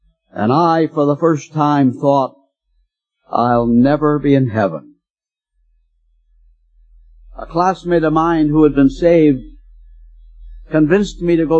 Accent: Nova Scotia, Canada; born there; Now I'm a blue nose. I was born in Nova Scotia.

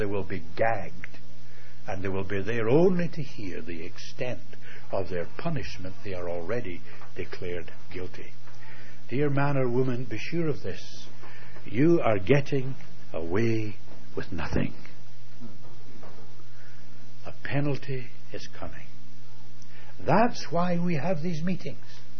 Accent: Scotland, United Kingdom; I'm a Scot.

